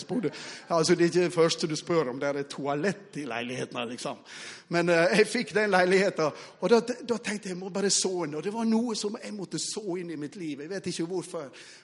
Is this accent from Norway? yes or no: yes; Western Norway, Norway; jag kommer från Västland, så nynorsk bibel är ju grundtexter, det vet jag här.